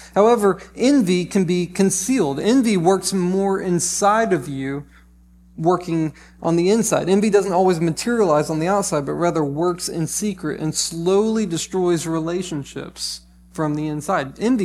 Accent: the South, United States; Like we're from the South.

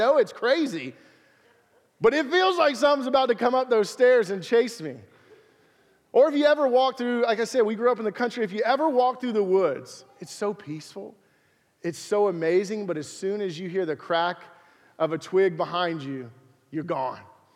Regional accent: Alabama, United States; Growing up in Alabama, we lived, in first grade, we moved out in the country, and we moved into this double-wide trailer on, about 5 acres.

